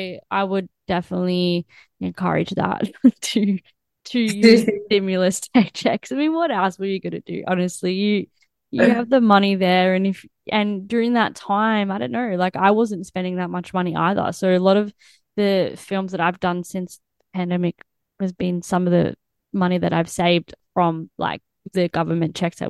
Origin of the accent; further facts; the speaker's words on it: Australia; I mean, I came from Australia, so it's a different kind of thing.